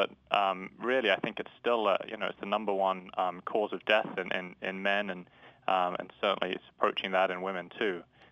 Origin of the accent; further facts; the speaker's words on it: London, United Kingdom; moved away as an adult; now in United States; So I grew up in London and did my medical school training there, and I've been in the States about 12 years now and did all my surgical residency and fellowship and vascular training in the States.